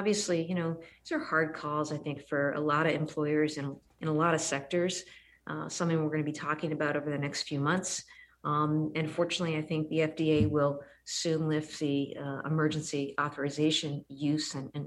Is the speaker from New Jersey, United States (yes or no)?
no; New Hampshire, United States; born or raised there